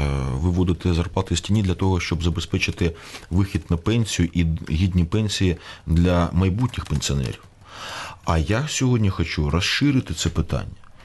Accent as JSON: {"language": "Ukrainian", "town": "Dnipro", "region": "Dnipropetrovsk Oblast", "country": "Ukraine", "tie": "born or raised there", "said": "в моєму рідному Дніпропетровську, там, де я обирався, там, де моя родина, там, де мої батьки"}